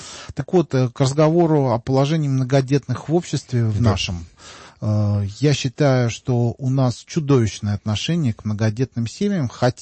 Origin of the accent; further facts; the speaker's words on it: Russia; я еще и россиянин, я гражданин своего отечества